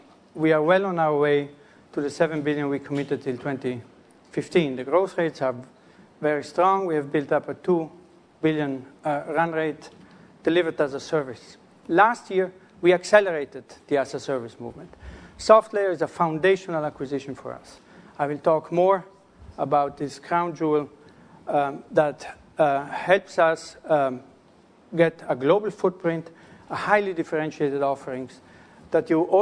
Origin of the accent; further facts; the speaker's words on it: Italy; I didn't know that they would play a video of my home country. So I'm Italian, so I can talk to Parmigiano Reggiano.